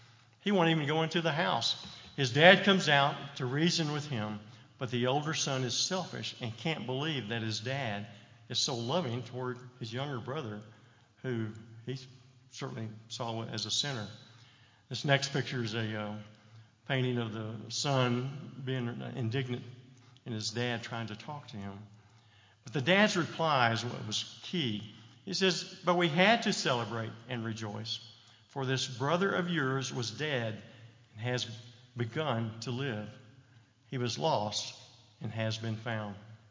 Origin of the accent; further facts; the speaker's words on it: Texas, United States; I'm familiar with it because when I was growing up in Texas with no air conditioning until I was a junior high, my mom, who grew up on a small farm outside of Dallas